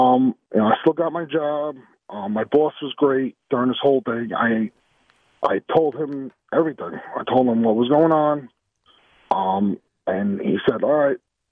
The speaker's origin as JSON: {"language": "English", "region": "New York", "country": "United States", "said": "I'm from New York. It wasn't much help here."}